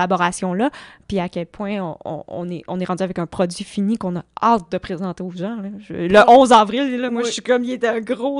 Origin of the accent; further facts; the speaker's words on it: Varennes, Quebec, Canada; Moi, je viens de la Rive-Sud de Montréal